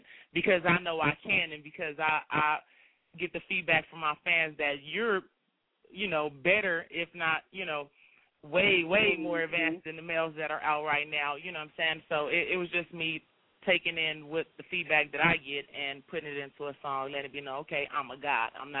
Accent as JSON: {"language": "English", "town": "Los Angeles", "region": "California", "country": "United States", "said": "I'm from South Central Los Angeles, holding it down"}